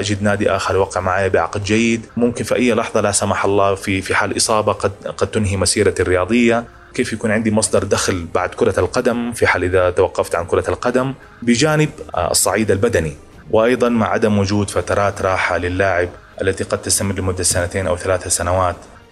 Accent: Medina, Medina Province, Saudi Arabia; وأيضا تجاه عائلتي وأهل مدينتي. أهل المدينة المنورة كانوا يعتبروني سفير لهم

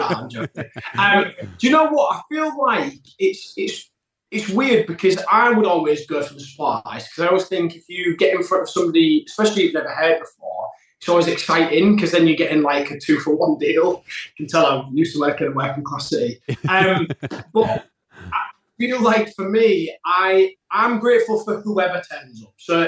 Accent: Yorkshire and the Humber, United Kingdom; I live up in Yorkshire, like my hometown, and then I have a place in London.

